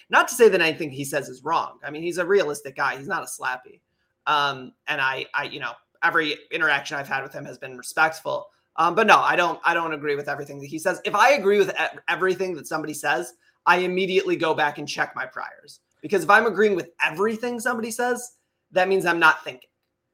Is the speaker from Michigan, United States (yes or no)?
yes; Michigan, United States; So I think it's because we're both from Michigan.